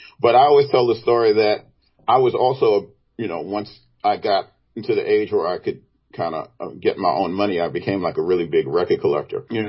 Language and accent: English; New York City, New York, United States; and in school, you know, growing up in Brooklyn, I didn't sing in church